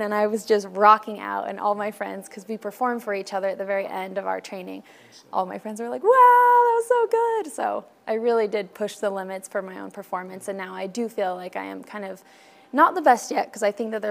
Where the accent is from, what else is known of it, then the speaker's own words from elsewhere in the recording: Sheridan, United States; But it was really special because my first year last year, we sang and performed at my hometown, Sheridan, and our whole community came out for it, which was such a blessing.